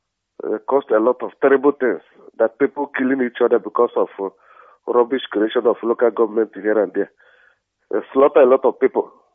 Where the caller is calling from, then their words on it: London, United Kingdom; I'm calling from London.